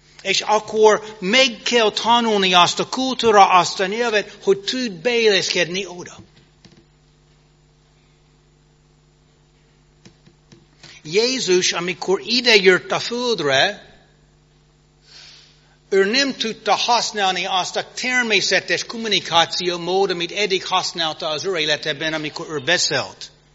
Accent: United States; Hungarian is a second language; now in Hungary; Mint amerikai állampolgár, nekem volt abban az időben teljes szabadság utazni, ahova akarom.

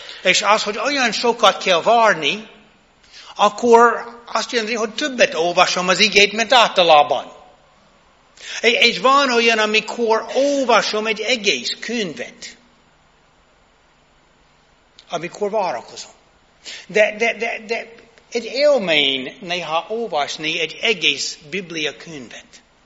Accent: United States; Hungarian is a second language; De tudjátok, hogy én az Egyesült Államokból jöttem. Amikor mi az Egyesült Államokban eszünk egy gofrit, mit teszünk rá?

